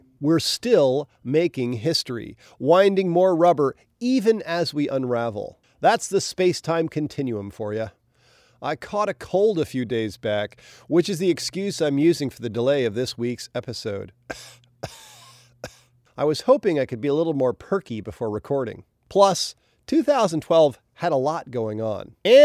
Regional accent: Pound Ridge, New York, United States; When I was a kid growing up in Pound Ridge, New York, my older teen brothers, Steve and Mike, helped me understand the anatomy of golf balls.

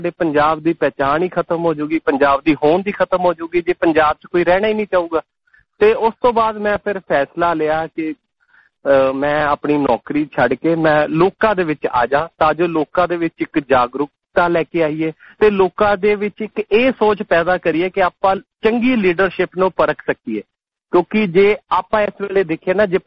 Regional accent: Ludhiana, Punjab, India; ਮੈਂ ਲੁਧਿਆਣੇ ਦਾ ਰਹਿਣ ਵਾਲਾ

